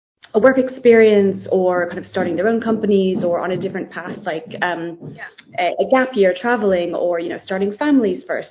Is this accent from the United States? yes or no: yes; East Coast, United States; now in London, United Kingdom; I grew up in America on the East Coast in a very sort of small sheltered community. So I was one of seven siblings. We were homeschooled.